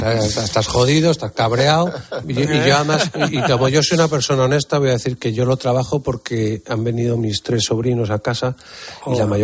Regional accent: Spain

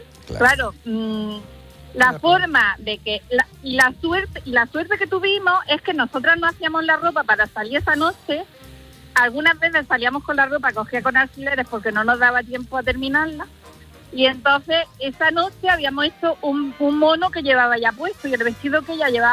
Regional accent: Olula del Río, Andalusia, Spain; now in Retamar, Spain; Pues soy en Retamar, pero yo soy de Olula del Río.

